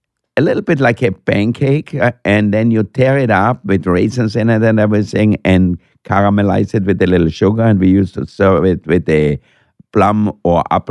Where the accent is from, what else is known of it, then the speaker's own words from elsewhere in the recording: Austria; when I grew up in Austria, we had salads, or we had peas, or we had berries that was for the summertime.